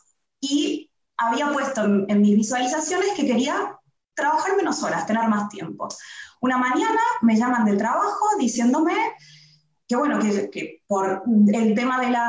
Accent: Argentina; now in Barcelona, Spain; de Argentina, sí, pero viviendo en Barcelona.

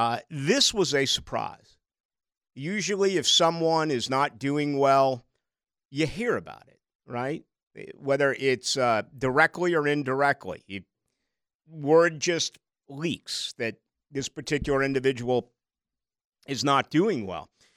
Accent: Boston, Massachusetts, United States; Growing up in Boston, my dad taking me to Patriots games with his friends, season tickets.

